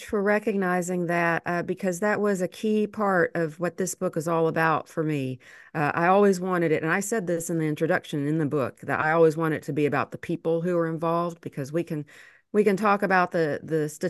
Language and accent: English; Waverly, Tennessee, United States; because, you know, as you said, I'm from Waverly. I knew about this disaster.